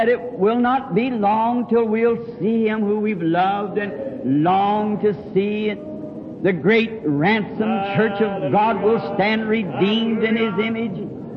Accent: the South, United States; born there; I'm a Southerner by birth, and I just like to speak to people wherever I see them.

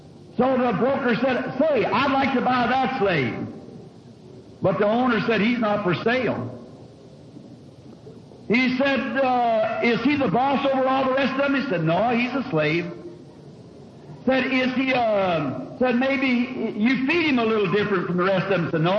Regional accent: Southern United States, United States; I'm a Southerner. And down in the southern states years ago, they used to bring slaves over from Africa, the Boers did, and sold them in the South for like workhorses.

